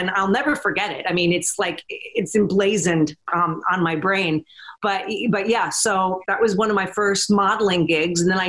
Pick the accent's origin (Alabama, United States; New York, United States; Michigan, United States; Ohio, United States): New York, United States; Huntington Bay; also born or lived in Montauk; I was born and raised in Huntington Bay and Montauk, Long Island.